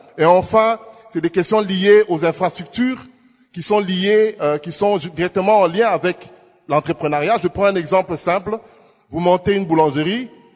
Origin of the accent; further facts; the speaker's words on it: DR Congo; même ici chez nous en RDC